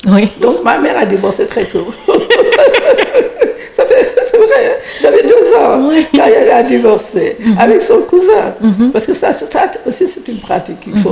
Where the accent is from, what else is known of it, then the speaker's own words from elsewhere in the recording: Dakar, Senegal; moi, je n'ai pas été élevée au Fouta, comme tu dis. J'ai été élevée à Dakar.